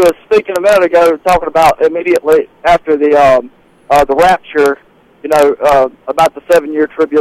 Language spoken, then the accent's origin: English; South Carolina, United States; I'm from South Carolina.